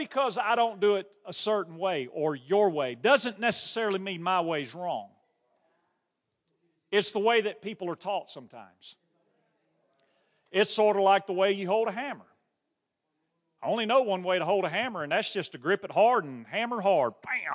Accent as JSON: {"language": "English", "region": "Louisiana", "country": "United States", "said": "I'm from Louisiana, but hunting wasn't my thing."}